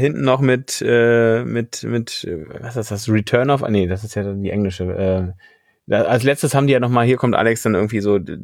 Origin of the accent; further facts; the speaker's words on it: Berlin, Germany; born there; Nee, ich bin sogar direkt aus Berlin, sogar aus West-Berlin, geborener West-Berliner bin ich.